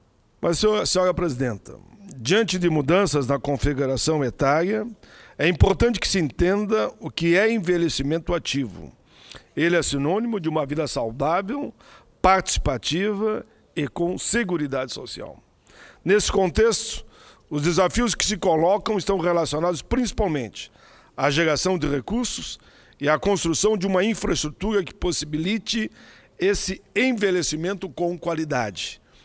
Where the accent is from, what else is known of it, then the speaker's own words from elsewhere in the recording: Caxias do Sul, Rio Grande do Sul, Brazil; Caxias do Sul, minha cidade natal